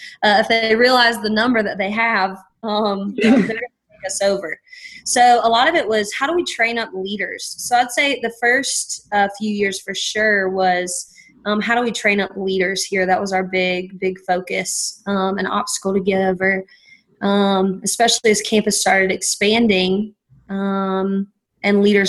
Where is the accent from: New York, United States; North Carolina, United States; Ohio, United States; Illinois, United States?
North Carolina, United States; accent: East Coast of North Carolina; Oh, and let me explain my accent. It is the East Coast of North Carolina.